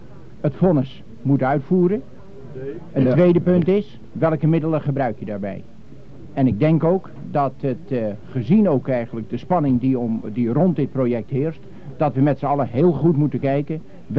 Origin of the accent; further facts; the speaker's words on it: Amsterdam, North Holland, Netherlands; Wat wij als Amsterdammers doen